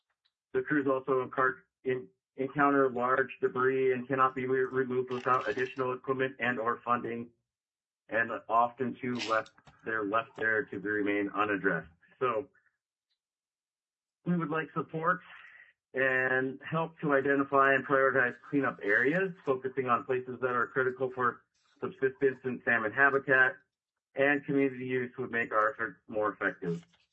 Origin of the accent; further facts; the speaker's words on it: Craig, Alaska, United States; now in Sitka, United States; I'm the director of the Indigenous Stewardship Programs, as you heard. I was born and raised in Craig, and I live in Sitka and Yakutat. At Sitka for the school year and Yakutat in the summer.